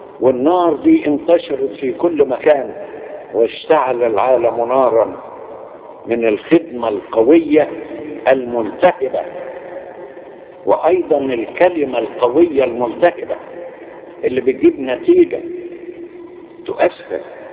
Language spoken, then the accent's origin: Arabic; Cairo, Cairo Governorate, Egypt; نحن عندنا في القاهرة فقط حوالي 30,000 خادم وخادمة